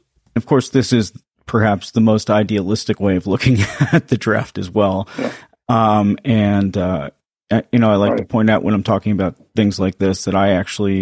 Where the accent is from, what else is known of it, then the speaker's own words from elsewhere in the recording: New York City, New York, United States; now in Washington, D.C., United States; I grew up in New York City. I live in Washington, D.C.